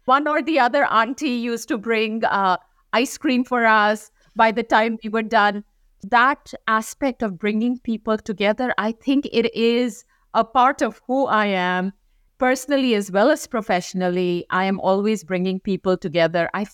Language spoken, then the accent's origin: English; India; now in United States; I grew up in India, then I moved to US